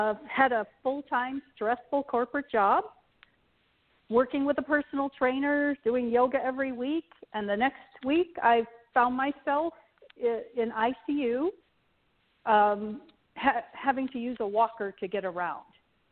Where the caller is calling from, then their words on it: Charlotte, North Carolina, United States; I'm calling from Charlotte.